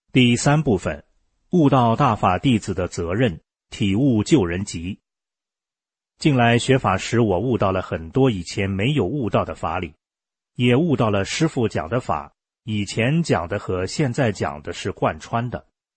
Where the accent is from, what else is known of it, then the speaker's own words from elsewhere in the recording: San Francisco, California, United States; also born or lived in China / Hong Kong; 小时候在大陆经历过文革，后来到了香港，辗转来到美国，在旧金山复杂的环境中长大